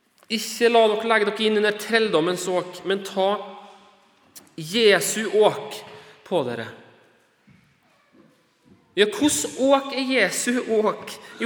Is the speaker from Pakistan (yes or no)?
no; Bolivia; når vi vokste opp i Bolivia